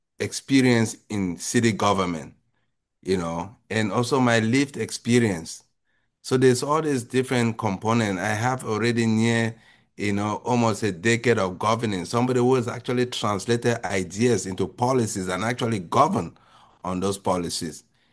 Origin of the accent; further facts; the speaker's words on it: Cameroon; now in United States; So I came to this country from Cameroon after winning the lottery. It's a green card lottery